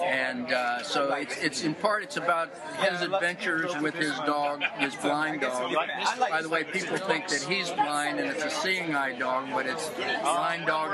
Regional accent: Kentucky, United States; I grew up in Kentucky, so I had some early experiences with, you know, religious fanaticism.

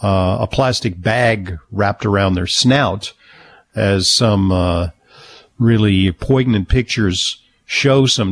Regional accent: New York City, New York, United States; And in fact, in my hometown in New York City, there's a big campaign to get kids

